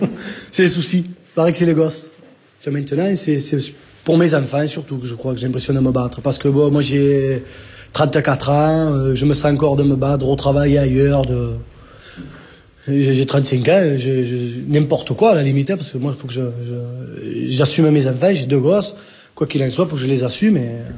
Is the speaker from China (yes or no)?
no; France; Je suis français, je suis fier d'être français.